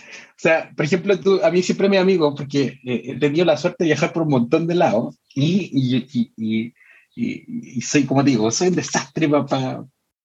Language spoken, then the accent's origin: Spanish; France; Spanish is a second language; Como muy española, siendo francesa.